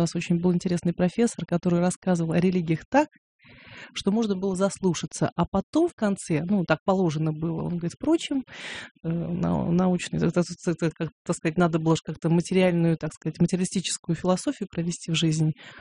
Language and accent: Russian; Kalmykia, Russia; я родом из Калмыкии.